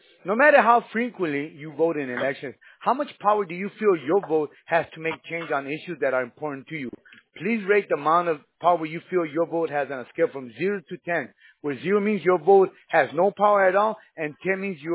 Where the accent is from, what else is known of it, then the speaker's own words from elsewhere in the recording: California, United States; born there; I was born in California, in San Gabriel Valley.